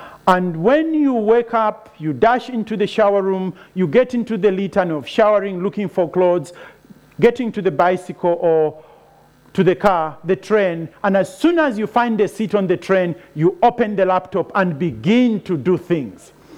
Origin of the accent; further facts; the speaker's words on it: Zambia; My family and I come from Zambia, in between Zimbabwe and Congo in the north.